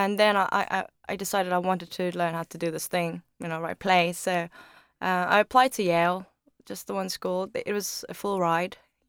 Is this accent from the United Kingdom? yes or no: no; South Korea; also born or lived in South Africa; I was born in Korea. I lived in South Africa, actually, for 7 years as a child. But otherwise, I was in Korea.